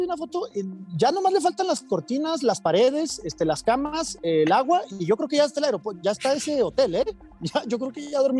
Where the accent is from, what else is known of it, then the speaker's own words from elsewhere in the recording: Chihuahua, Mexico; Soy de Chihuahua